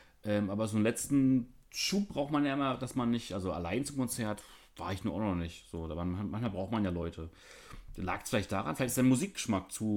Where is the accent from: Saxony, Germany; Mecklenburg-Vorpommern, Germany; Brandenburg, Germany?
Mecklenburg-Vorpommern, Germany; Ich bin ja auch aus dem hohen Norden bei mir. Ich bin aus Mecklenburg